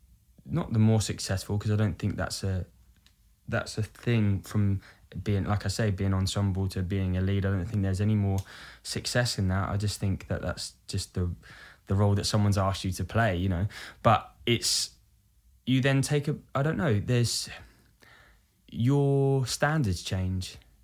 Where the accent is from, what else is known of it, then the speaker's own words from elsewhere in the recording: Brighton, South East England, United Kingdom; Brighton.